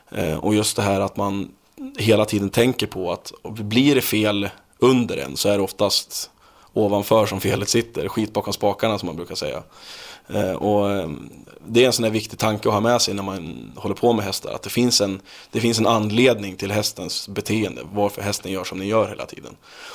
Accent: Norrland, Sweden; den tiden jag höll på att spela fotboll hemma i Norrland.

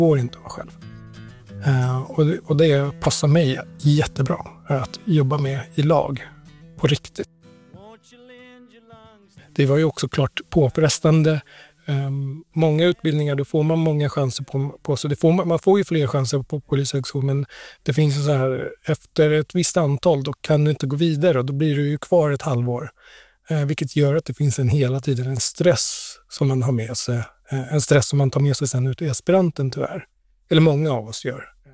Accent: Sweden; Där ser jag ju liksom orättvisorna som man inte under min uppväxt upplevde i Sverige på samma sätt.

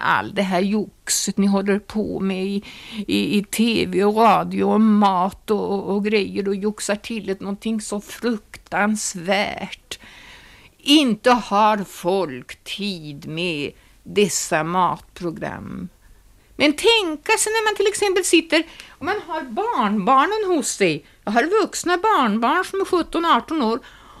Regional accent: Sweden; Vi är ju inga italienare nämligen, vi är ju svenskar.

